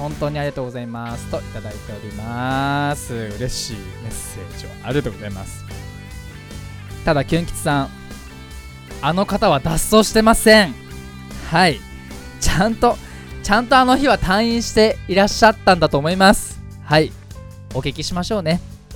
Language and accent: Japanese; Fujisawa, Kanagawa, Japan; 藤沢出身の俳優タレントとして活動する私